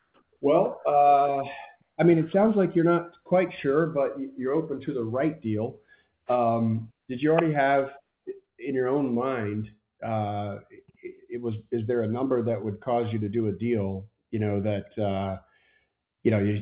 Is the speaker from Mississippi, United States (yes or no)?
yes; Mississippi, United States; You know, I grew up in Mississippi. A lot of my friends run roofing companies with the Gmail.